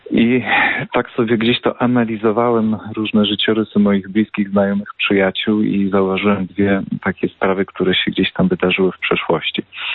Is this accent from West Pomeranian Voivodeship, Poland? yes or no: no; Krynica-Zdrój, Lesser Poland, Poland; zostało w moich rodzinnych stronach, a więc w okolicy Krynicy Zdroju